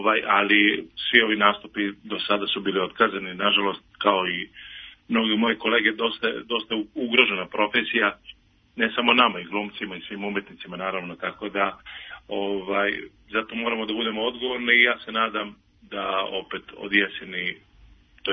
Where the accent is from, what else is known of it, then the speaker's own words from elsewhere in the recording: Šumadija and Western Serbia, Serbia; kod nas u Šumadice kaže Srce nije tamburica